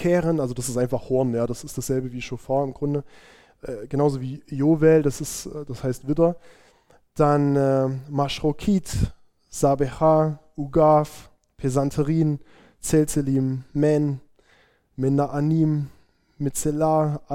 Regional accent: Saxony, Germany; Das denkt man als Erzgebirgler natürlich an die Bergmannsaufzüge.

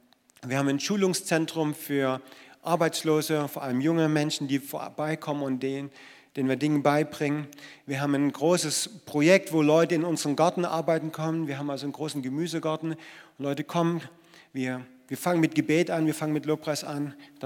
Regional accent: Saxony, Germany; Ja, wir sind ursprünglich aus Sachsen. Meine Frau kommt aus der Nähe von Oederan und ich komme aus der Nähe von Radeberg.

